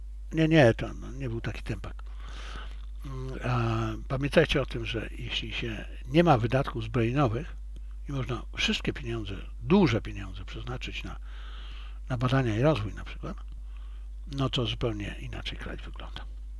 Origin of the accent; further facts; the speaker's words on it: China; z jednej strony jako Chińczyk jest dla mnie oczywiste